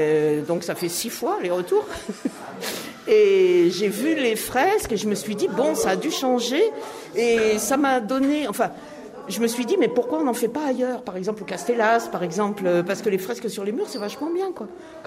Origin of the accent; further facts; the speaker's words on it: Lyon, Auvergne-Rhône-Alpes, France; now in Marseille, France; Je suis arrivée à Marseille, je ne suis pas Marseillaise. Si on va chercher mes racines, si, celles auxquelles je m'accroche, je suis lyonnaise. Donc voilà, c'est pas du tout le même état d'esprit que les Marseillais, mais je suis à Marseille depuis 1970